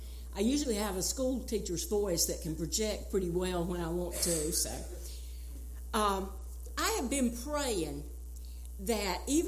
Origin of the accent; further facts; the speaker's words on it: North Carolina, United States; I grew up poor in Wilkes County. And when you talk about being poor in the Appalachian Mountains, you're talking about being poor.